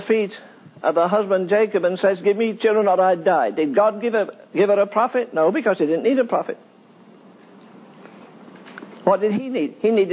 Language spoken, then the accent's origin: English; England, United Kingdom; Yeah, I'm from England.